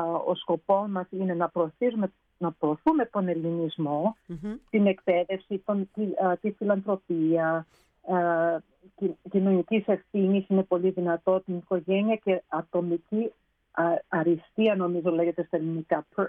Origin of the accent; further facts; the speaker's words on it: Massachusetts, United States; Αυτό το είχα μάθει με τον μπαμπά μου στην Αμερική, που μεγάλωσα κοντά στη Βοστόνη.